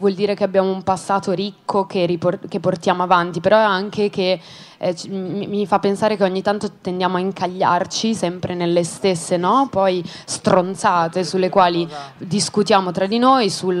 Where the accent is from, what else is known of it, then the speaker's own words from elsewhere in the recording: Treviso, Veneto, Italy; io vengo da Treviso, che è una città molto chiusa